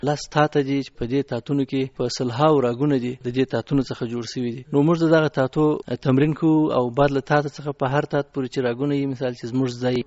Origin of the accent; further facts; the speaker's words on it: Kandahar, Afghanistan; زه د کندهار دی، ادګاه دروازې د شهر یم.